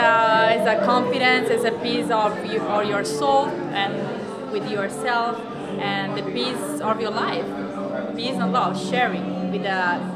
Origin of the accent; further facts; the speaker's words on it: Umbria, Italy; in Italy for the earthquake in my city because I come from Umbria